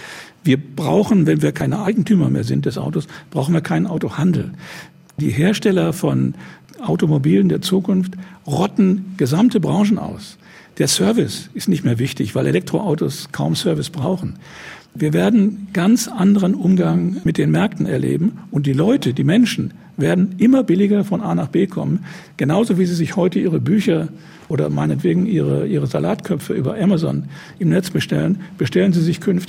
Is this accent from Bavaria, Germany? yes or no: no; North Rhine-Westphalia, Germany; Aber ich bin im Ruhrgebiet groß geworden